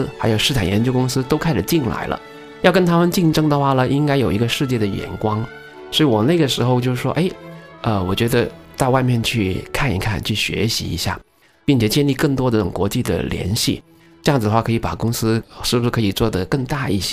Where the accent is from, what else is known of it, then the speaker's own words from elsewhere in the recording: Guangzhou, Guangdong, China; 我是在广州出生，我出生在中山大学，中大附小，中大附中，一直到35岁以前，我基本上我的世界就是中大的5平方公里的